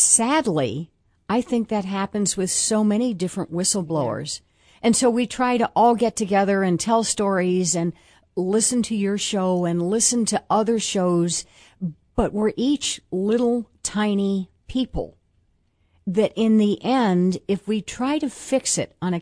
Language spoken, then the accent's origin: English; United States; I have to tell you, from a big picture point of view, as an American, I'm frightened at what appears to me to be the nonstop attacks on democracy.